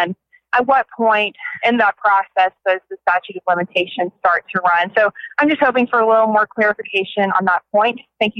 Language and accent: English; Tifton, Georgia, United States; Hi, I'm actually from Tifton, Georgia, just on the road from Osceola.